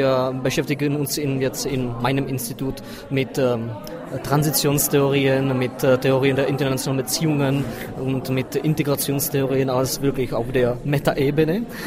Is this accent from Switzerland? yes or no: no; South Bohemian Region, Czechia; German is a second language; ich komme aus Südböhmen, aus Böhmenwald.